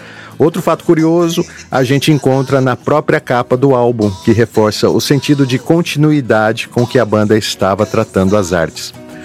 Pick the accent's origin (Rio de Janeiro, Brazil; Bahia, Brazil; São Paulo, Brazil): São Paulo, Brazil; Mas aqui no interior de São Paulo, onde eu cresci